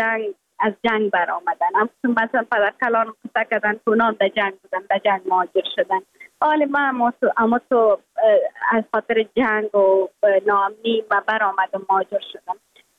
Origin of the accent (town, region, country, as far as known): Afghanistan; moved away